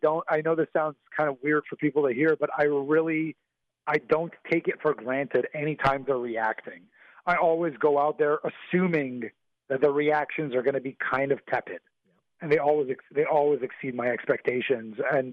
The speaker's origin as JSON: {"language": "English", "country": "Canada", "said": "But it's the same thing as Canadian guys, even if we're not from Winnipeg."}